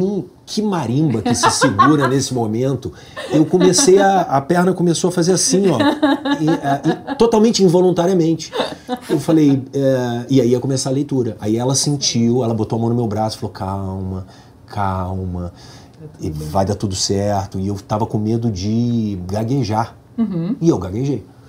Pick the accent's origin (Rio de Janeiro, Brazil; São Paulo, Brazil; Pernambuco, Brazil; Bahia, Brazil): Rio de Janeiro, Brazil; Petrópolis; Eu sou da Serra do Rio de Janeiro, tá? Vamos entender que eu venho realmente de uma cidade que não era uma cidade grande, né? Não é uma cidade grande, Petrópolis.